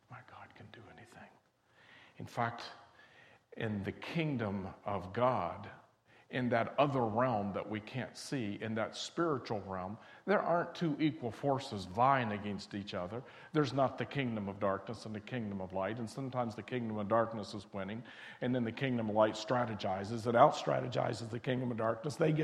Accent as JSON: {"language": "English", "region": "West Virginia", "country": "United States", "tie": "born or raised there", "said": "I was raised in West Virginia. I have no idea. Growing up in West Virginia, I had no idea how to sing parts."}